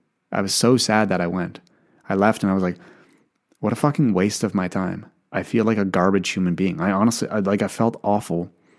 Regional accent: Ottawa, Ontario, Canada; You know, I grew up in Ottawa, which was a small town.

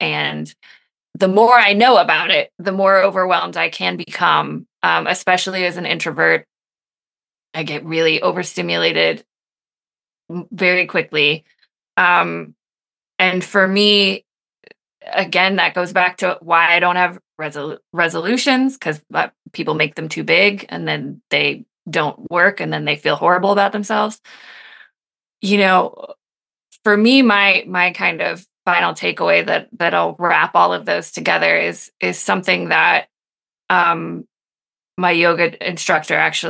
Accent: Colorado, United States; oh, no, I'm from Colorado, so I'm going to have to find out where this place is.

